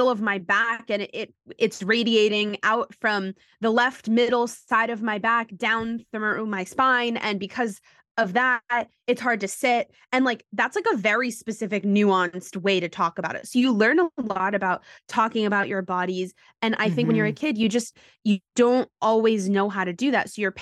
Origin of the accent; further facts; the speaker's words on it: New York City, New York, United States; is that I grew up in New York City. So I grew up with some of the best healthcare doctors in and around the city.